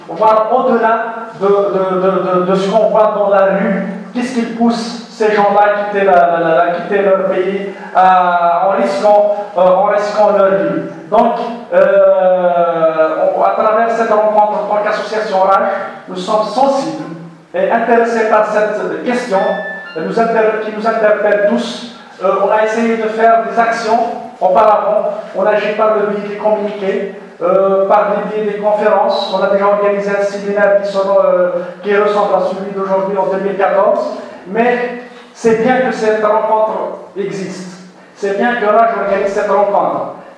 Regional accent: Algeria; Il ne faut pas oublier notre passé en tant qu'Algérien qui a souffert de l'indigénat

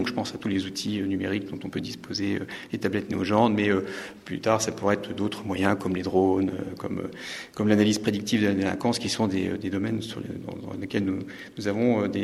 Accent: Grand Est, France; puisque je suis originaire de Lorraine, et d'Alsace d'ailleurs

